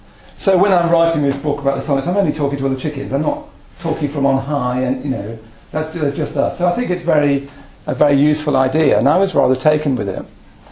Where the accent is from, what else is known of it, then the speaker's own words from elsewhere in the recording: Midlands, United Kingdom; I come from the Midlands, and I don't think you get Midlands visionaries. So I blame it entirely on the location of my birth.